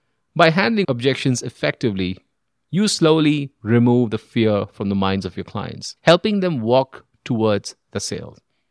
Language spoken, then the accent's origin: English; India; growing up in India was fun.